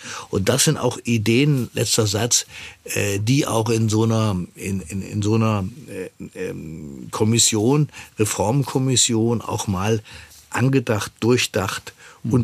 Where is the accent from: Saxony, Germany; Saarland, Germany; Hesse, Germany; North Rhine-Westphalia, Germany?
Hesse, Germany; ich komme aus Nordhessen